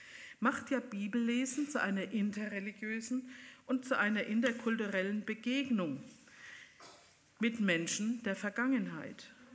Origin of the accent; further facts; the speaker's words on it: Bavaria, Germany; accent: Franconian; Ich musste meinen Dialekt gleich von Anfang an entschuldigen, weil ich immer hinterher nach Vorträgen angesprochen werde, ob ich aus Franken komme.